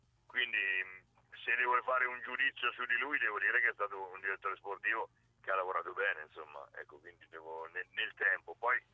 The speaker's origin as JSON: {"language": "Italian", "town": "Perugia", "region": "Umbria", "country": "Italy", "said": "Io sono perugino sicuramente, però credo che l'Ancona, dove io ho lavorato"}